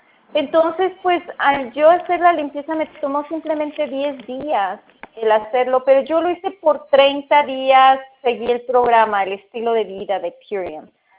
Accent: Mexico; now in United States; Nacida y criada en México, y me vine a los Estados Unidos a vivir el sueño americano, ¿no?

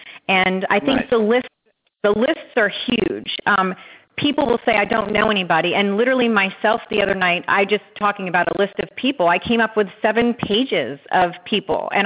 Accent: Pennsylvania, United States; And I'm from Pennsylvania. I've got friends up there that I'm sending information to go there.

